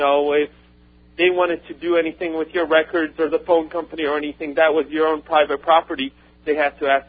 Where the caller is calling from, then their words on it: Athens, Georgia, United States; Athens, Georgia.